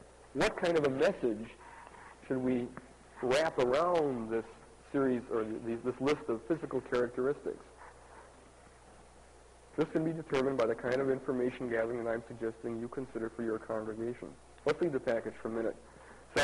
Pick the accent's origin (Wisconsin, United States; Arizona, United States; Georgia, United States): Wisconsin, United States; Milwaukee; you can tell I'm from Milwaukee